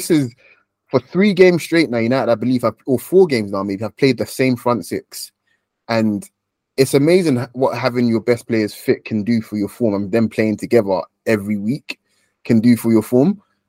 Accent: Nigeria; I'm a Nigerian. I'm an African, first and foremost.

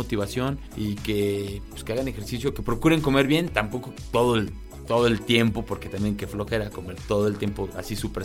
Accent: Cholula, Puebla, Mexico; Y ahí en Cholula, Puebla, que es de donde yo soy, pues ahí venden muchísimo.

